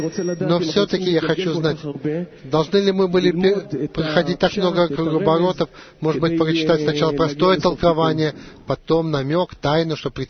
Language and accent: Russian; Ramat Gan, Tel Aviv District, Israel; Я из Рамат-Гана.